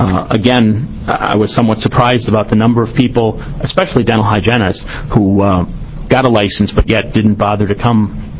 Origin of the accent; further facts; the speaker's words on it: Wisconsin, United States; now in Oregon, United States; I'm not an Oregonian. You probably can tell that from my voice. I'm always told I have an accent. I'm from Wisconsin